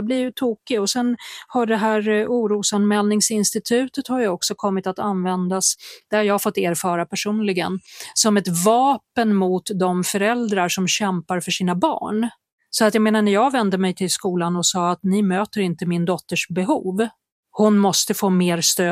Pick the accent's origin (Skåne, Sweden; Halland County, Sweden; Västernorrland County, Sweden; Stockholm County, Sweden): Stockholm County, Sweden; Södertälje; born there; Och i Södertälje där jag är född